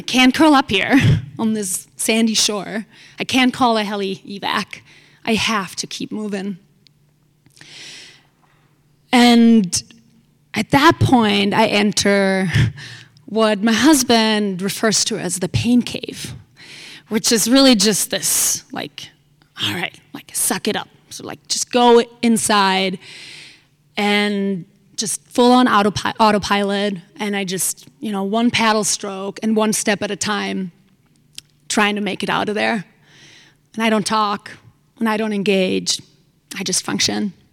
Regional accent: Nuremberg, Bavaria, Germany; I get to my hometown in Nuremberg.

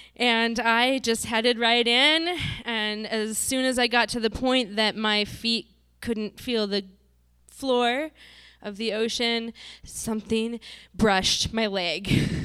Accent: Montana, United States; I'm from Montana. We don't really get very big here. And not only that, but I'm really from small town Montana, so I was pretty naive.

